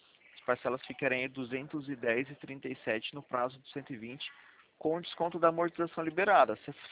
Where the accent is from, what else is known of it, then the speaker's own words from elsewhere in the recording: Presidente Prudente, São Paulo, Brazil; sou do interior de São Paulo, Presidente Prudente, a cidade.